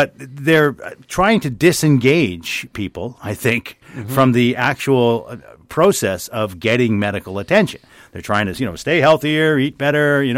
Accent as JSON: {"language": "English", "country": "Canada", "said": "That's one of those things about being a Canadian that has sustained me"}